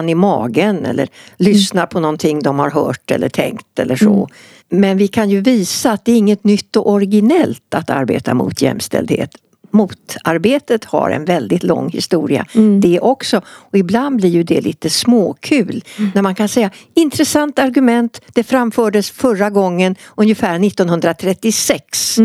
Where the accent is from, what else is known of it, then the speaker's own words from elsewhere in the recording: Stockholm, Stockholm County, Sweden; Så hon svarade på vad det stod på alla skyltar på Gärdet i Stockholm där jag växte upp.